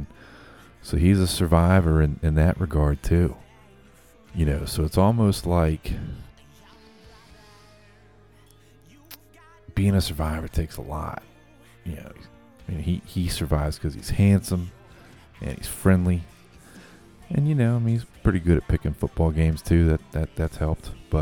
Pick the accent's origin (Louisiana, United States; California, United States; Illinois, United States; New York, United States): Louisiana, United States; Slidell; All right, so I was born and raised in Slidell, Louisiana.